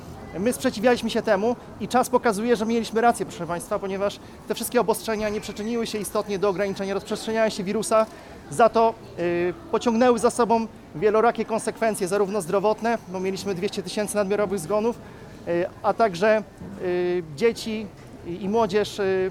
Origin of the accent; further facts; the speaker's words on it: Bełchatów, Łódź Voivodeship, Poland; Oprócz tego jestem związany ze środowiskiem tradycji katolickiej w Bełchatowie. Pochodzę z Bełchatowa i mieszkam tam.